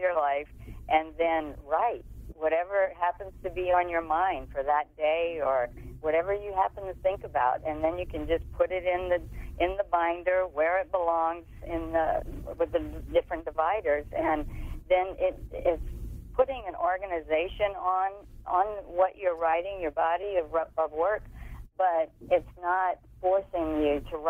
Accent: the South, United States; He's a Southern boy like I am. And I'm from the South

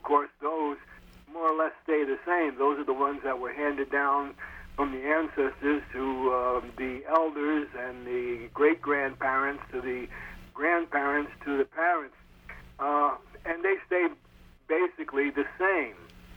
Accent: New Jersey, United States; I grew up in New Jersey.

